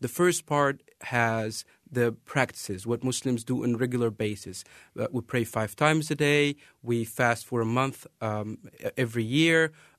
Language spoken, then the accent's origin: English; Cairo, Cairo Governorate, Egypt; moved away as an adult; now in Cedar Rapids, United States; Well, I grew up in Egypt, between Cairo and southern Egypt, and moved here about 4 years ago with my wife